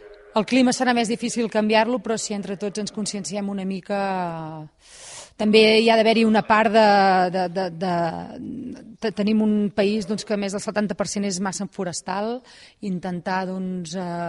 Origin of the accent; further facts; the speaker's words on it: Manresa, Catalonia, Spain; now in Berguedà, Spain; que és una zona que em conec molt també, perquè jo soc de Manresa